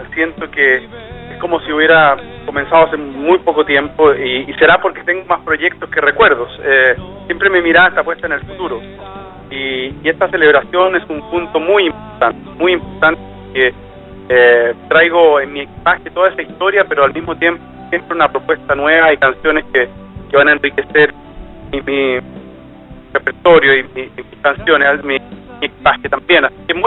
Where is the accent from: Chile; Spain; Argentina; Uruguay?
Chile; O sea, yo soy chileno de nacimiento y de corazón también.